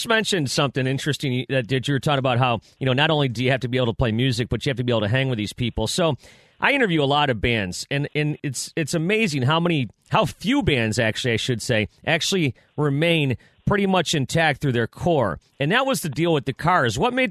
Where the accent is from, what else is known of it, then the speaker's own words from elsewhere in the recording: New York, United States; And ironically enough, the town I grew up in outside of Buffalo is where Mark David Chapman is in jail.